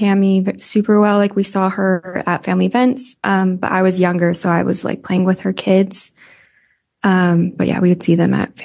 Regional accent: Springville, Utah, United States; I grew up in Springville.

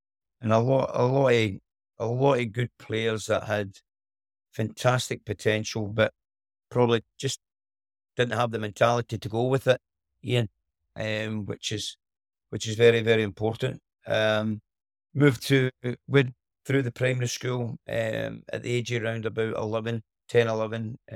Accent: Whitburn, Scotland, United Kingdom; I was brought up in West Lothian, what a wee town, mining village, Whitburn, and had a great childhood there

